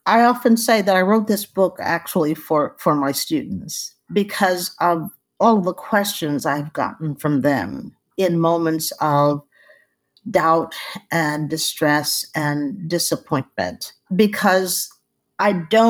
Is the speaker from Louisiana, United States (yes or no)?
no; Houston, Texas, United States; growing up in Fifth Ward, Houston, being on a sharecropping farm